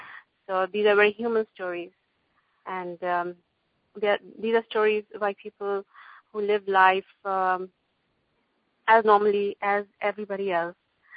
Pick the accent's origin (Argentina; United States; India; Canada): India; Mine was about growing up in India and about education